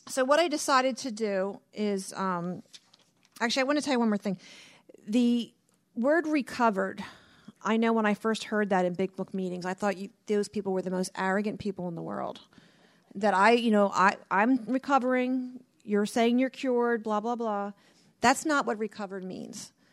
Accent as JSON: {"language": "English", "town": "Mount Laurel", "region": "New Jersey", "country": "United States", "tie": "born or raised there", "said": "my hometown of Mount Laurel, New Jersey, where I grew up"}